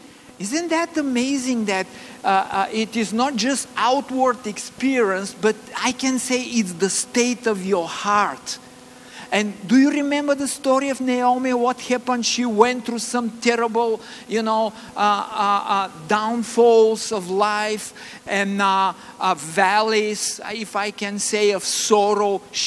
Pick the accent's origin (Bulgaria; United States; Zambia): Bulgaria; accent: Bulgarian; English is a second language; And if I can pronounce it right with my Bulgarian accent.